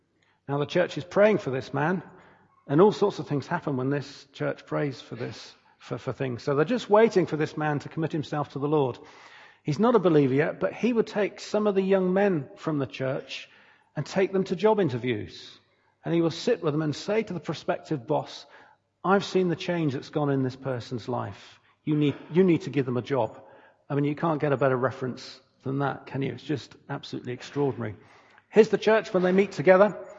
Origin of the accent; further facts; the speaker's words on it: New Zealand; And I can say that because I come from New Zealand, so I can say that.